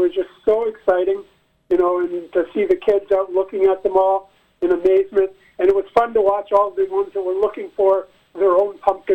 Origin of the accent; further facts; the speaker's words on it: Stratford, Ontario, Canada; I mean, we're all from Stratford, and, you know, we've got to work together and help each other out.